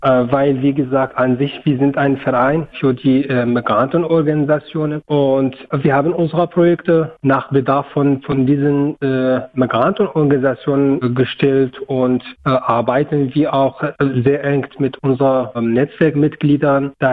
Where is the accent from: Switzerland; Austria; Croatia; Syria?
Syria; first language Kurdish; German is a second language; Also ich komme aus Syrien. Und ich bin Kurde, daher ist Kurdisch meine Muttersprache, aber Arabisch ist fast wie meine zweite Muttersprache. Und ich habe Englisch auch studiert und Deutsch. Kurdisch, Arabisch, Englisch und Deutsch.